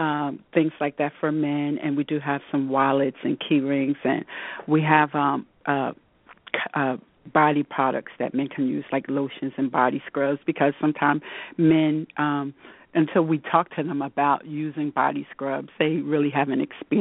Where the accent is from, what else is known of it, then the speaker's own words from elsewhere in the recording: New Jersey, United States; also born or lived in Florida; I'm originally from New Jersey. Yes, I am. I used to live in Florida for about 4 years, but I'm a Jersey girl.